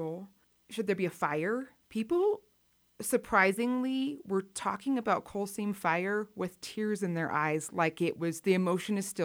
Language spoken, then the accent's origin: English; Glenwood Springs, Colorado, United States; Glenwood Springs is my hometown. I was born and raised there.